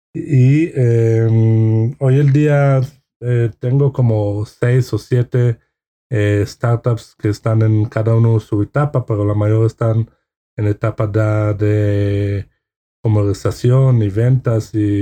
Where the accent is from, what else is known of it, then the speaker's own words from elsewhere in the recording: Israel; moved away as an adult; now in Mexico; desde allá ya empecé a salir del país de Israel a países como España, Argentina, Colombia y hoy el día estoy aquí en México